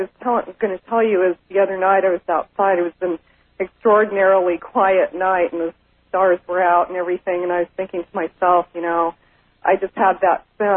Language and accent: English; Alaska, United States; I grew up in Alaska and lived through a lot of the earthquakes, the major one that hit up there.